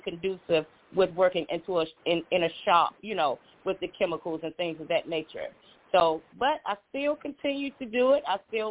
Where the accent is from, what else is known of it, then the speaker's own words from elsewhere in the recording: Washington, District of Columbia, United States; So, yes, so I'm born here. I have several siblings. I have four sisters, two brothers. And growing up in Washington, D.C. was something.